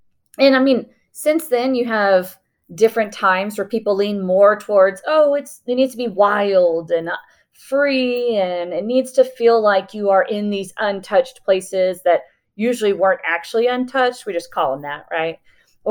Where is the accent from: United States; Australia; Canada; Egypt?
United States; Houston, Texas; Because there's a lot of cities. I grew up in Houston.